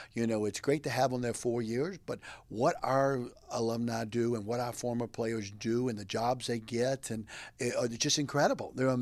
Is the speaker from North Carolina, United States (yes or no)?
yes; Greensboro, North Carolina, United States; But no, you know, I grew up in Greensboro.